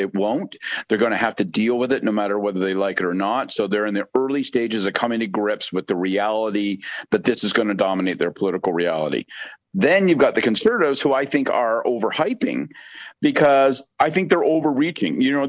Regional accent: Canada; It bothers me as a Canadian that I have to work on American Thanksgiving, which I know is irrational.

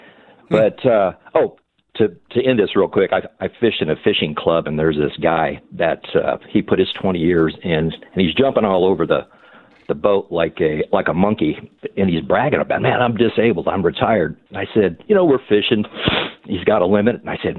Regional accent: Leavenworth, Kansas, United States; I grew up in Leavenworth, and this is pretty common.

